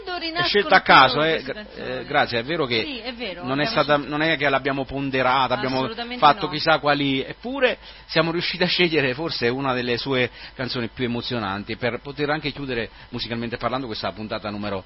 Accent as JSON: {"language": "Italian", "town": "Naples", "region": "Campania", "country": "Italy", "said": "perché in effetti anche da napoletano è difficile, no, comprendere questo tipo di linguaggio"}